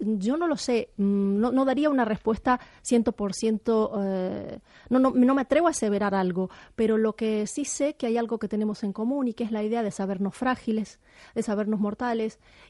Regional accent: Argentina; also born or lived in United States; hay una gran parte de, de mi infancia y mi adolescencia en Argentina. No son relatos argentinos, hay algunos relatos que suceden, por ejemplo, en Estados Unidos, porque yo viví allí también

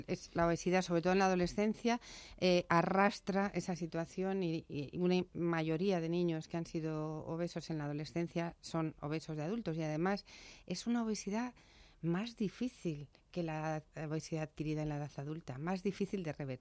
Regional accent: Alicante, Valencian Community, Spain; como yo soy alicantina

